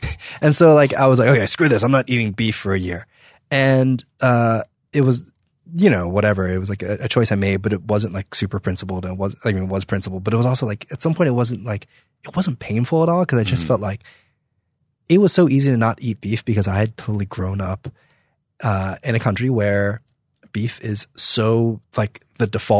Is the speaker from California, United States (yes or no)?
no; New Jersey, United States; I'm from New Jersey.